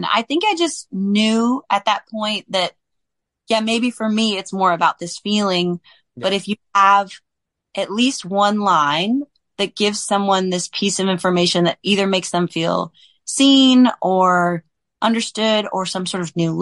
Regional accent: California, United States; Like I'm in San Francisco, I'm from the San Francisco Bay Area

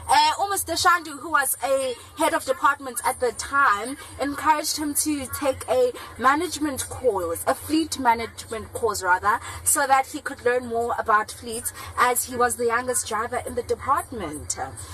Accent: Mpendle, KwaZulu-Natal, South Africa; He comes from Mpendle and Umgungundlovu, which is my hometown.

